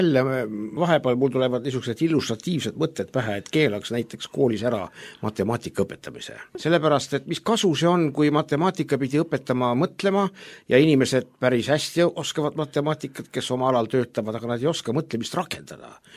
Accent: Türi, Järva County, Estonia; Ikka ma olen Türilt pärit ja vähemalt Türini.

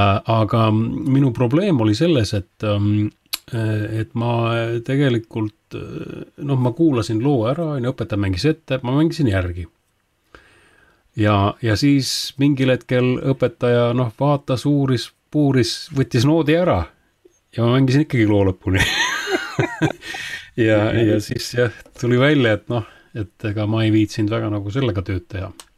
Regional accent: Palivere, Lääne County, Estonia; also born or lived in Tallinn; No mina tulen Läänemaalt. Sündisin Tallinnas, aga üles kasvasin Läänemaal Paliveres.

